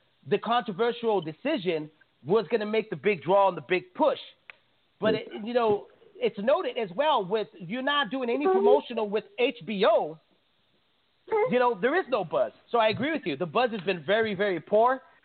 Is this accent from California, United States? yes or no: yes; San Jose, California, United States; Look, I'm from the Bay. I'm from San Jose.